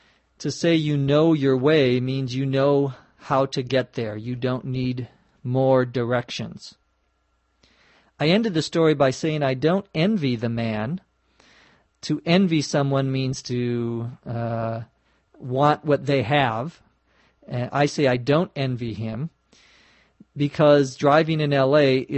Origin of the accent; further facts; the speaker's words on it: Los Angeles, California, United States; from Los Angeles, California.